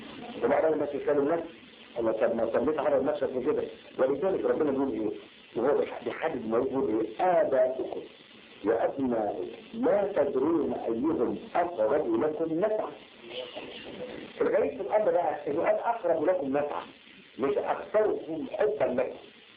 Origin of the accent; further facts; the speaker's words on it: Alexandria, Alexandria Governorate, Egypt; قصه حدثت عندنا في اسكندريه